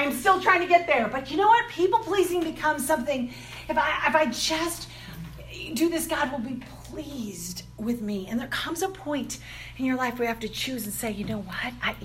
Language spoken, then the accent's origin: English; Wisconsin, United States; moved away; I have to confess to you, I had to look on a map where North Carolina was. I was from Wisconsin. I didn't know.